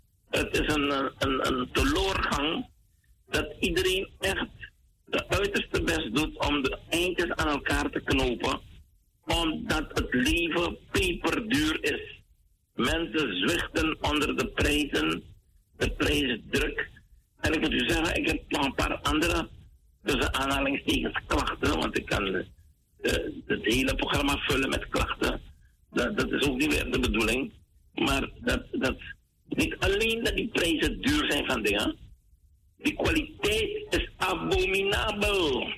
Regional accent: Suriname; van een hoogontwikkeld land in Europa naar een derde wereldland. Dan moet ik een beetje voorzichtig zeggen, want het is ons vaderland, ons geliefd Suriname, naar een ontwikkelingsland waar bijna niets goed loopt.

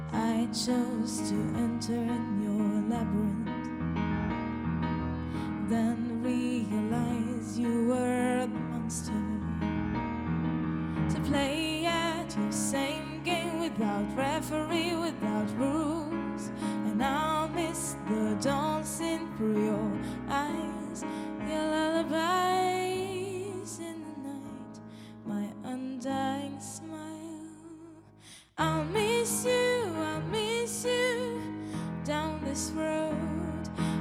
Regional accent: Pisa, Tuscany, Italy; accent: Pisan; now in Milan, Italy; anch'io di Pisa. Non so se ho l'accento un po' pisano o forse con qualche contaminazione milanese, perché oramai sono

